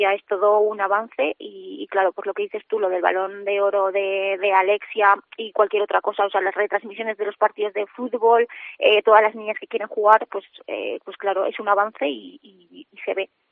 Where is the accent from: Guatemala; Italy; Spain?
Spain; Huesca, Aragon; de Huesca somos poquitas, pero las que somos de Huesca, pues eso, somos de toda la vida y siempre pues llevamos el Huesca como muy metido dentro.